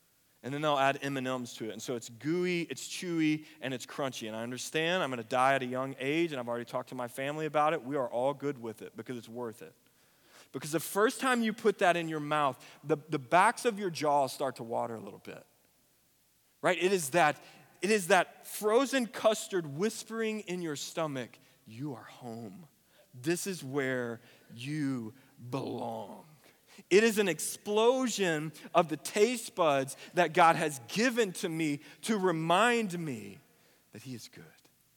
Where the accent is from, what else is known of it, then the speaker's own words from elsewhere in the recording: Forney, Texas, United States; I grew up in Forney before all of you were here, and there were more cows than people